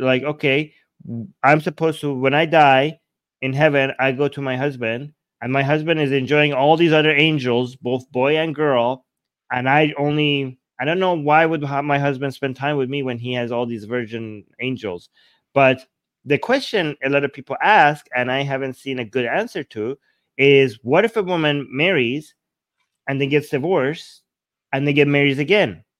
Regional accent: Iran; now in Canada; Hey, I'm Iranian Canadian, so as an Iranian

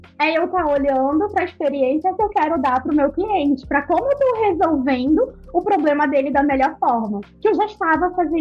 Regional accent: Belém, Pará, Brazil; É de Belém, não sou carioca, sou paraense, tá bom?

